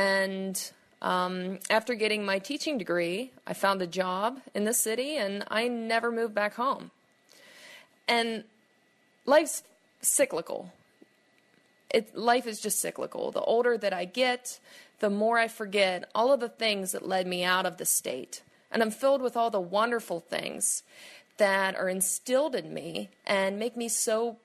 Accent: Wheeling, West Virginia, United States; now in Pittsburgh, United States; I grew up in Wheeling, West Virginia. It's in the northern panhandle, and I now live in Pittsburgh. I was raised in the country on a land that housed my grandfather's farm.

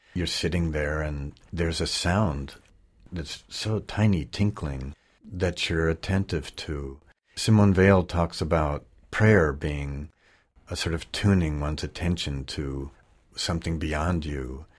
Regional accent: United States; born there; I was born in the Mojave.

